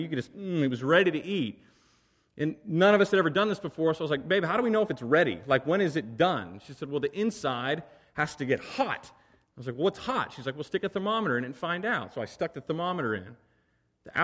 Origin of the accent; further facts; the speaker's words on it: Bible Belt, United States; I grew up in the Bible Belt. We live in the Bible Belt of California now.